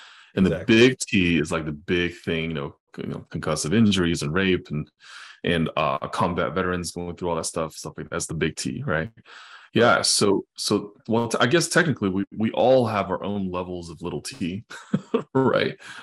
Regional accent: China; the opposite of me growing up in China.

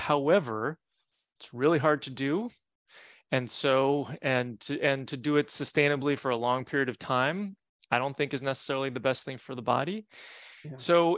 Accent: New Jersey, United States; But then I grew up in New Jersey, got bitten by ticks

